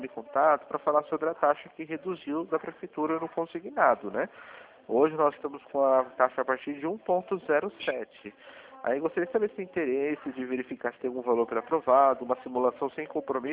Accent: São Paulo, Brazil; eu sou de São Paulo, aí o DDD é 41, né?

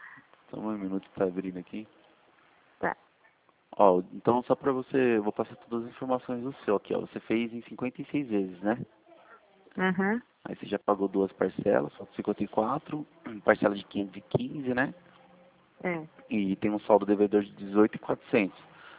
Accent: Itu, São Paulo, Brazil; eu sou de Itu, mas eu passo minha maior parte do tempo em Sorocaba.

